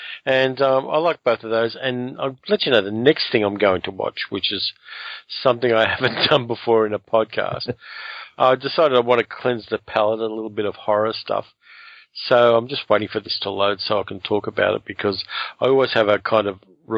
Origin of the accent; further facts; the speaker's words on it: Sydney, New South Wales, Australia; My hometown.